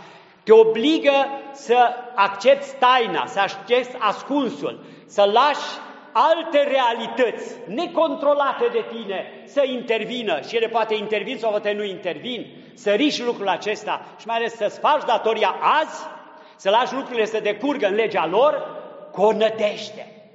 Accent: Transylvania, Romania; după ce am făcut experiența de a merge în Transilvania, într-un sat, satul meu natal, dar n-am niciun merit în legătură cu el, decât cumva că acolo m-am născut și am copilărit.

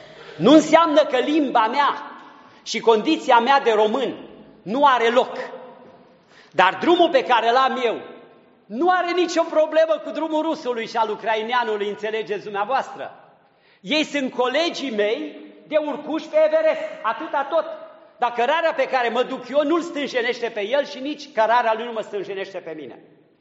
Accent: Romania; Întâi sunt creștin și pe urmă sunt român.

